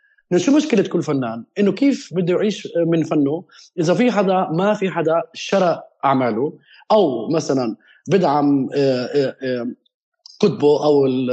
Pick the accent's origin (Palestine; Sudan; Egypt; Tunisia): Palestine; فبتمنى مثلا لو يصير عندنا وعي بالشركات اللي عندنا بفلسطين